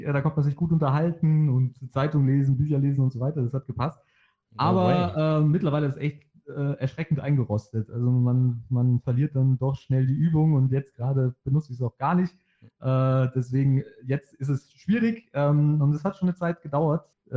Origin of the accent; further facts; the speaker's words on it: Hesse, Germany; Ich komme aus der Nähe von Frankfurt, also zwischen Frankfurt und Heidelberg.